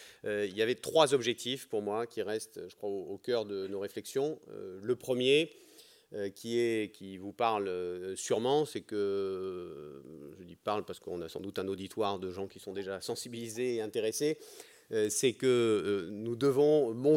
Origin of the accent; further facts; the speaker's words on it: Pyrenees, France; puisque vous savez que je viens des Pyrénées